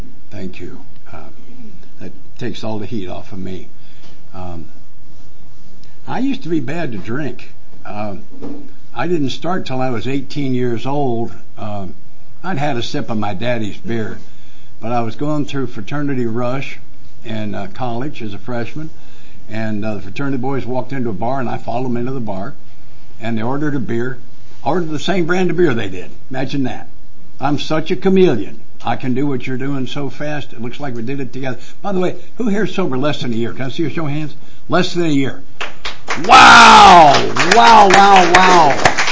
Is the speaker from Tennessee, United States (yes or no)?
yes; Nashville, Tennessee, United States; I'm from Nashville, Tennessee, by the way.